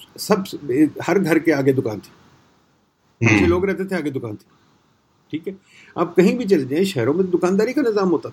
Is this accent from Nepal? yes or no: no; Lahore, Punjab, Pakistan; मैं बचपन से लाहौर में रहता रहूँ